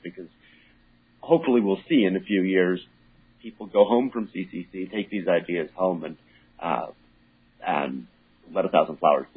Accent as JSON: {"language": "English", "country": "United States", "lives_now": "Belgium", "said": "I'm an American expat living in Belgium."}